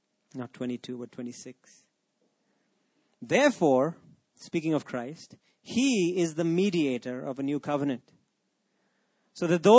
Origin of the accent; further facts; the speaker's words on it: Pune, Maharashtra, India; Growing up in Pune, it is the husband's job to go and get the meat, right?